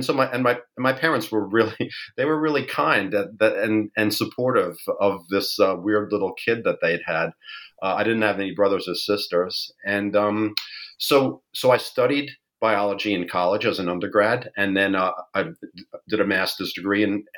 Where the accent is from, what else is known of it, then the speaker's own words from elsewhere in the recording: New York, United States; I am born and raised in New York.